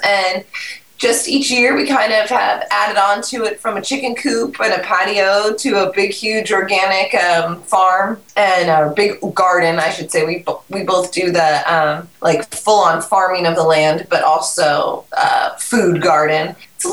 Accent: Seattle, Washington, United States; I'm from Seattle originally, and my husband's from San Francisco.

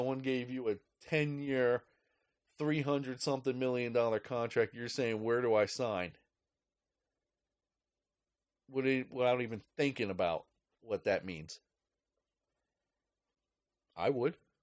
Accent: New York, United States; I was born in New York, spent the first few years of my life there, grew up in the streets. Most of you people are still there. New York is tough.

